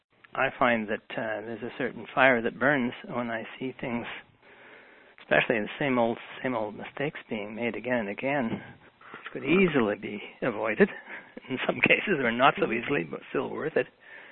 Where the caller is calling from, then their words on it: Pickering, Ontario, Canada; I'm calling from Pickering, and I've joined an organization here in Ontario.